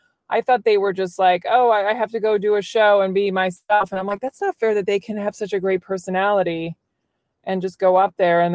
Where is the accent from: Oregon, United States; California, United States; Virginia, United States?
Virginia, United States; moved away as an adult; Like I grew up in Virginia and I only knew stand-up through, like, I knew Seinfeld was a stand-up